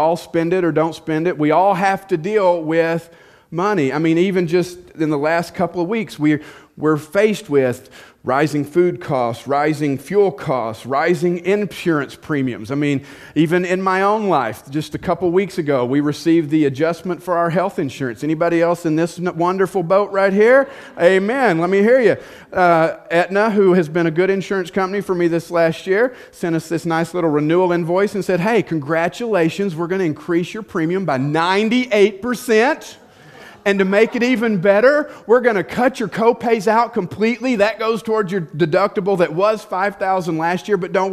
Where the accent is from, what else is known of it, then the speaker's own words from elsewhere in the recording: the South, United States; I tell you guys, I'm from the South, and we call this meddling.